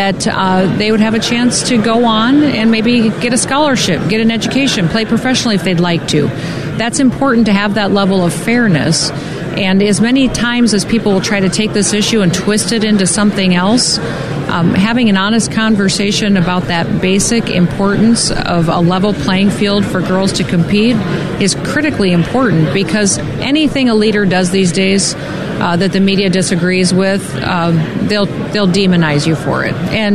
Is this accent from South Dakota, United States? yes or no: yes; South Dakota, United States; It's been pretty special to be in my home state and watch it thrive in such challenging times.